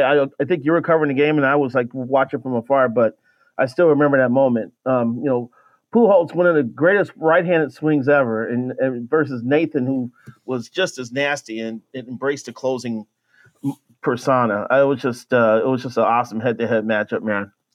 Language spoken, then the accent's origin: English; Chicago, Illinois, United States; maybe I'm biased growing up in Chicago